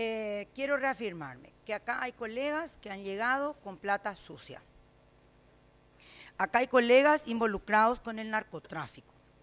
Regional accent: Paraguay; Yo soy paraguaya, con orgullo, posiblemente descendiente de nativos de esta tierra, posiblemente descendiente de indígenas, con orgullo. Y lastimosamente con una mitad de sangre española que yo no pedí

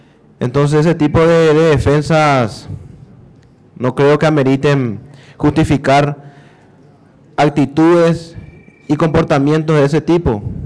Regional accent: Paraguay; fueron piezas fundamentales para poder continuar siendo paraguayos en nuestra República

